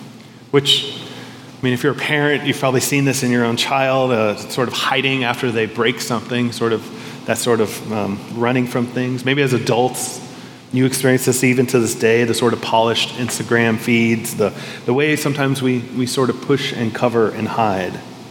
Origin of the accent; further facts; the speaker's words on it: Florida, United States; I grew up sort of in South Florida, but on like the Everglades edge of South Florida. Dirt roads, swamp, Everglades, everything else. So I act like I'm a city boy, but I really did grow up more in the country.